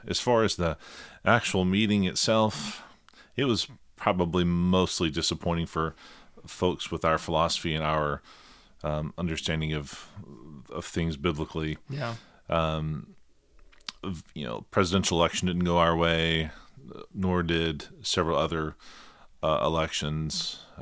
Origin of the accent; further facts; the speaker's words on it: Oxford, Mississippi, United States; now in New Orleans, United States; Yeah, so I grew up in Oxford, Mississippi, who just recently celebrated a World Series, college World Series victory.